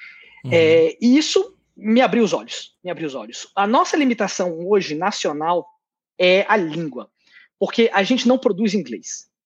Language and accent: Portuguese; Brazil; Não, eu sou brasileiro, eu não fiz um doutorado fora, meu inglês é muito ruim, o que a gente produz aqui não tem qualidade suficiente.